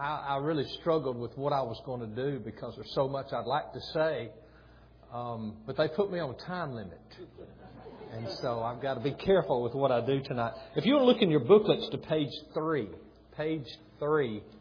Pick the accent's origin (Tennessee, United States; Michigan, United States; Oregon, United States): Tennessee, United States; Lawrenceburg; I grew up in Lawrenceburg, Tennessee, in an unchristian home.